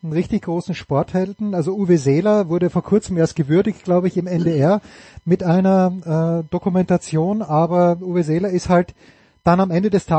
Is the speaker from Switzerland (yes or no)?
no; Austria; als Österreicher